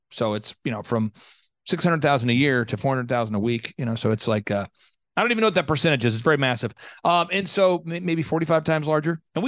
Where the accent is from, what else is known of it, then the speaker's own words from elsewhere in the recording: Tulsa, Oklahoma, United States; Well, I was born in Tulsa, Oklahoma. I grew up very poor.